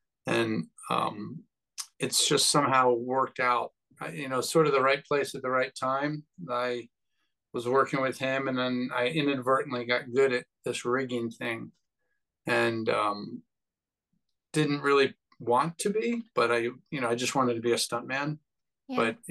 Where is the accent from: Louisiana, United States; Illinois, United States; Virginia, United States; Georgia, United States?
Virginia, United States; also born or lived in Washington, D.C.; I'm from the East Coast. I grew up around Washington, D.C. and Virginia, and then went to James Madison University.